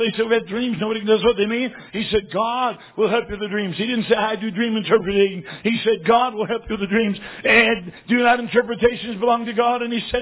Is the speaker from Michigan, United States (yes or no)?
yes; Detroit, Michigan, United States; also born or lived in South Carolina; I was born in South Carolina, but when I was in the first grade, my dad took over the Detroit Rescue Mission. And we moved to Detroit. I grew up most of my young years in the city of Detroit.